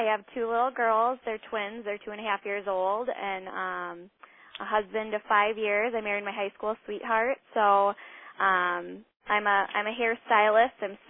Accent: Minneapolis–Saint Paul, Minnesota, United States; I'm from the Twin Cities, Minnesota.

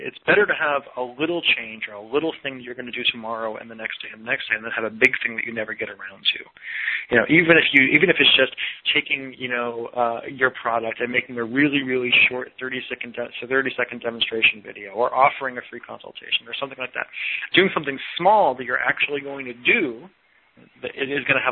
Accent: Massachusetts, United States; I say Haddad because I'm from Massachusetts.

